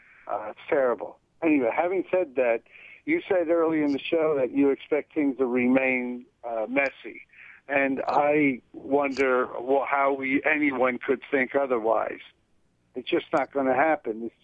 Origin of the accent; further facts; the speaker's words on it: New Jersey, United States; moved away as an adult; I grew up in North Jersey, in a very integrated community. It was back then. I don't know what's going on today. I've been out of there for 40 years.